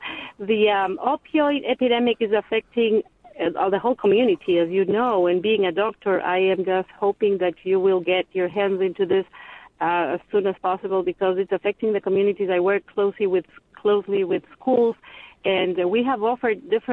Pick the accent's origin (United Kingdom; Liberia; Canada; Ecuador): Ecuador; now in Virginia, United States; I am a Latina immigrant who lives in Virginia. I moved here 17 years ago from Ecuador